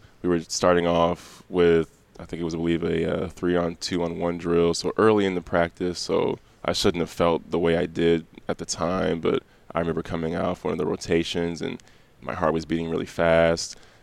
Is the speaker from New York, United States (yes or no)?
no; Bloomington, Illinois, United States; Yeah, so I grew up in Bloomington, Illinois. Great upbringing, honestly, great family.